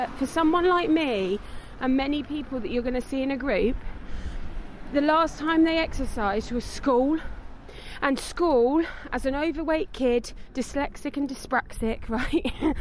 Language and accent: English; London, United Kingdom; now in Manchester, United Kingdom; Oh, of course I'm a city girl. I'm from London and then moved to Manchester.